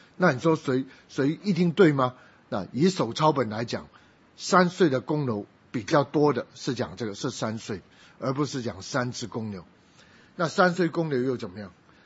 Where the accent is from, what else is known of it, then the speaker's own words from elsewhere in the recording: Guangdong, China; 因为我是广东人